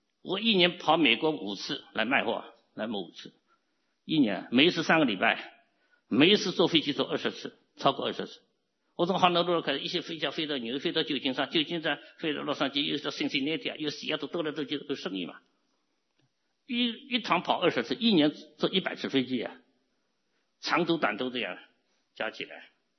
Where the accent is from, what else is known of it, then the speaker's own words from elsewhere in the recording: Hong Kong; now in United States; 不是，我是香港来的 dealer， 我卖给美国的 dealer